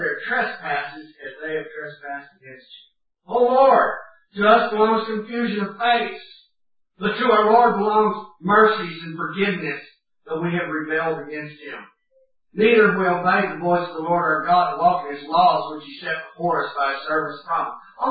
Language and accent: English; Houston, Texas, United States; If you live in some big city, in some way, like I came from Houston, Texas, we have so many billboards, you don't realize how ugly it is